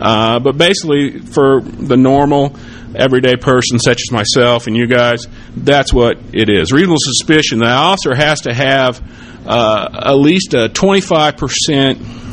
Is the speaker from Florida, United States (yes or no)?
no; Missouri, United States; I am a lawyer from Missouri.